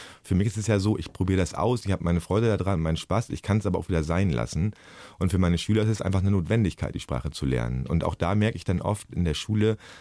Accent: Germany; Ich bin Lehrer, ich bin aus Deutschland, habe ich da oft gesagt.

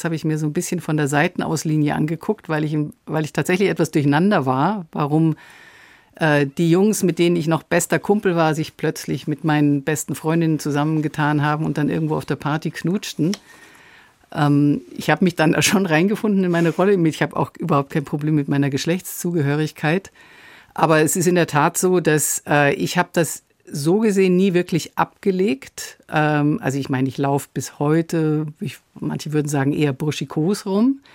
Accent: Munich, Bavaria, Germany; Schwabing. Ich bin am Luitpoldpark aufgewachsen.

